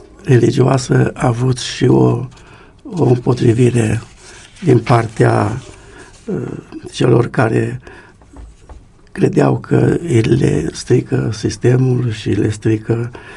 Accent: Pâncota, Arad County, Romania; born there; Iar eu m-am născut în Pâncota, tot aici, în județul Arad, și după nașterea mea a fost mutat cu serviciu în județul Brăila.

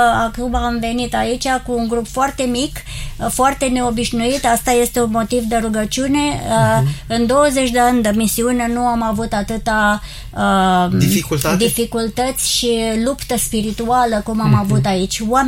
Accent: United States; Romanian is a second language; Noi nu venim din America cu agenda noastră.

